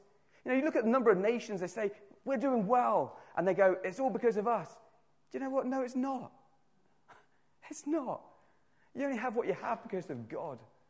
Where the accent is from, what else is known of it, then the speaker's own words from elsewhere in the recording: South West England, United Kingdom; I'm no Welshman. I'm a very proud Cornishman.